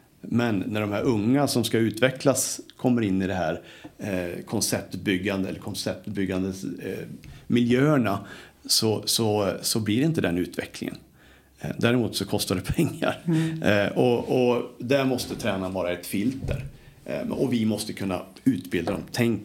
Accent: United States; Swedish is a second language; now in Sweden; det är ju långt ifrån där jag kommer ifrån i USA

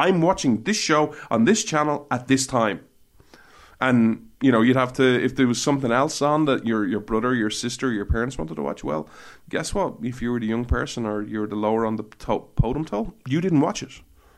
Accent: Ireland; When I was growing up in Ireland

